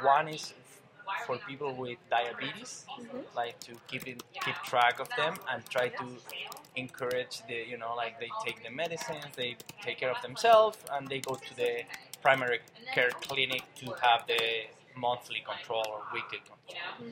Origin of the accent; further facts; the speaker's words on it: Chile; I'm from Chile.